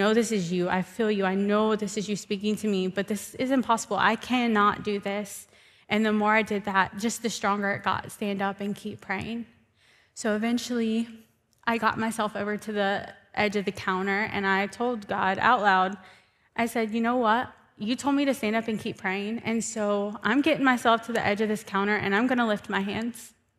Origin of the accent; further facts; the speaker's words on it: Louisiana, United States; And we're from South Louisiana, and there's no time in July that's nice outside, not even in the morning.